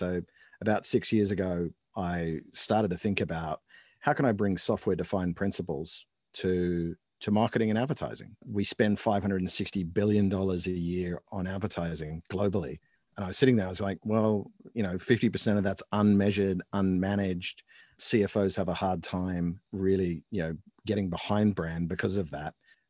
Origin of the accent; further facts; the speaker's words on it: Australia; clearly I'm Australian.